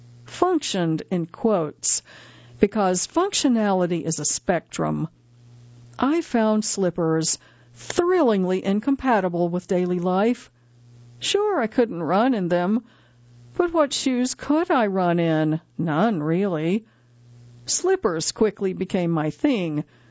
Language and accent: English; New York, United States; As a New Yorker in L.A., I believed the slippers were a testament to my transience